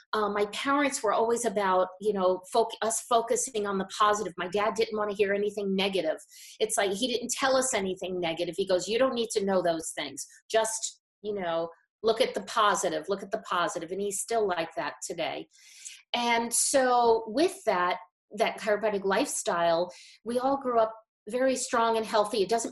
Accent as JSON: {"language": "English", "region": "New Jersey", "country": "United States", "tie": "born or raised there", "said": "I grew up in New Jersey."}